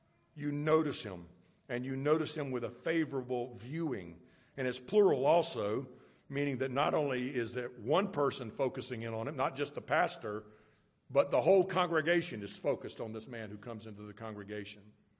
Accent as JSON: {"language": "English", "town": "Jacksonville", "region": "Florida", "country": "United States", "tie": "born or raised there", "said": "where I was raised in Jacksonville, much like here, there's places that are very, very poor."}